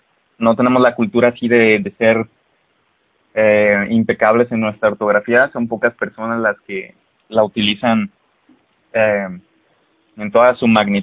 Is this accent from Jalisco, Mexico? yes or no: yes; Guadalajara, Jalisco, Mexico; Ahorita están escuchando a dos tapatíos, así se les dice a los de Guadalajara, Guadalajara, sí. Jalisco, que es donde estoy yo